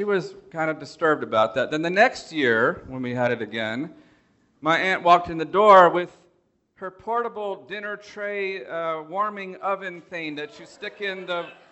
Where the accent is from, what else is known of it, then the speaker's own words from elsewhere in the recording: Dallas, Texas, United States; also born or lived in Columbus, Ohio / Detroit, Michigan; I was born in Dallas, lived some in Columbus, Ohio when I was a kid, in Detroit, Michigan, and then came back to Dallas, Texas in high school in 1981.